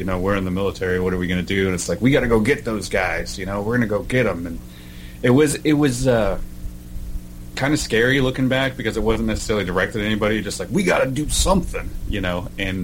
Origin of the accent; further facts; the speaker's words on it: Oklahoma, United States; moved away as an adult; when I joined the military and was stationed up here in Washington, that's how I got up here. I'm originally from Oklahoma.